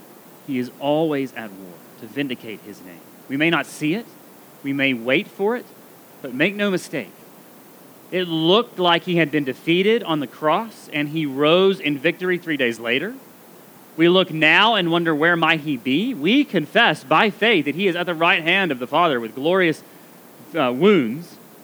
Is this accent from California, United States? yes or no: no; Bryan, Texas, United States; You know, growing up in Bryan, it's like, I've never seen a hailstone that can do that kind of thing.